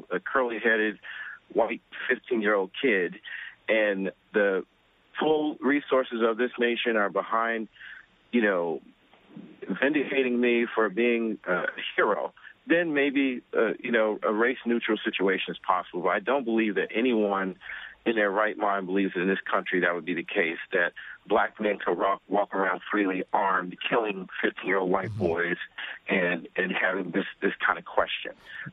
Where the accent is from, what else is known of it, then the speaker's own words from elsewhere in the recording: the South, United States; And being a Southerner originally